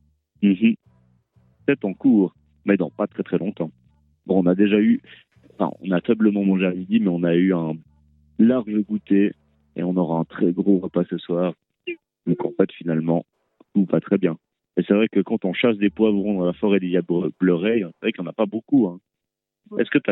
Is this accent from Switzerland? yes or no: yes; Lausanne, Vaud, Switzerland; Mais ça, c'est parce qu'on vient de Lausanne.